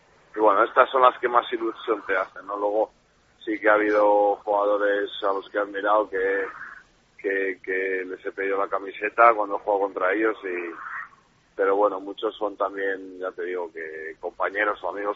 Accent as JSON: {"language": "Spanish", "country": "Spain", "said": "yo soy español"}